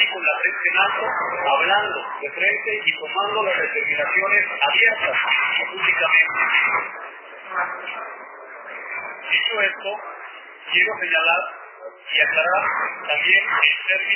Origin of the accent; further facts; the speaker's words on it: Guadalupe, Mexico; Hoy me presento como un ciudadano más, como lo que somos todos, de Guadalupe, crecido ahí, donde desarrollé mi primaria, mi secundaria, mi preparatoria, en la universidad, en la UAM, que era lo que en ese momento existía.